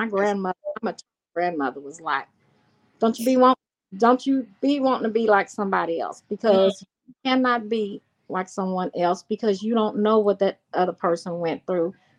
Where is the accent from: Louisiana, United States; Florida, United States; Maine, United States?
Louisiana, United States; I say y'all don't laugh at me because I say y'all, I'm from Louisiana, I'm a Creole.